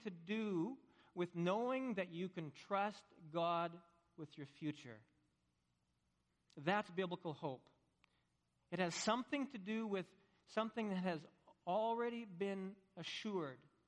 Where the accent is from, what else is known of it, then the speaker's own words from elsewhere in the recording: Saskatchewan, Canada; I'm from Saskatchewan